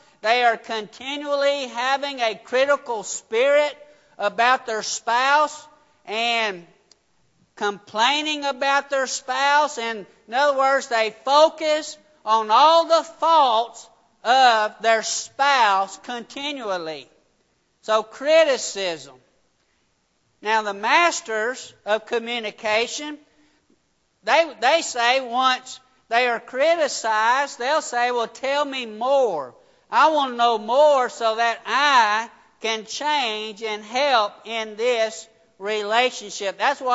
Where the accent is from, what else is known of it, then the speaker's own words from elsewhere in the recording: Nebo, Louisiana, United States; I grew up in Nebo. Well, you ain't done nothing. That's how we talk.